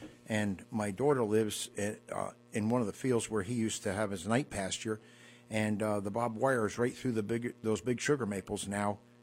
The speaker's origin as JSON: {"language": "English", "town": "West Shokan", "region": "New York", "country": "United States", "said": "Well, from West Shokan. We're about 9 generations over there."}